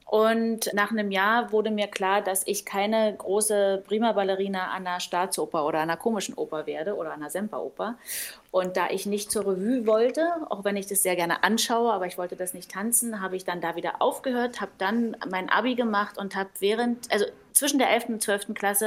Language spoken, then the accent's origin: German; East Germany, Germany; so hat es früher bei uns in der DDR gerochen.